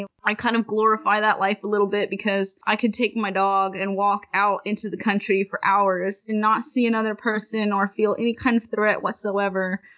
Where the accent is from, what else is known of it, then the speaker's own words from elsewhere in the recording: Bavaria, Germany; but I grew up in Germany, in Bavaria, which is the southernmost state of Germany. There's a lot of farming there. It's very heavy into agriculture. I grew up in a very small German village that consisted primarily of farmers.